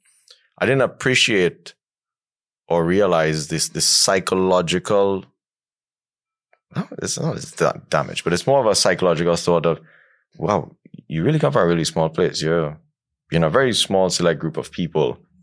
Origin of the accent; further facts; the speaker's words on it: Trinidad & Tobago; I come from Trinidad and Tobago, it's a tiny island.